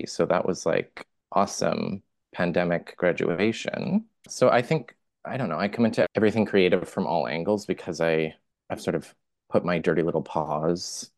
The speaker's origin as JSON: {"language": "English", "town": "Vancouver", "region": "British Columbia", "country": "Canada", "tie": "born or raised there", "said": "I was born and live in Vancouver, BC, in Canada, which is on the unceded ancestral territories of the Musqueam, Squamish, and Tsleil-Waututh First Nations."}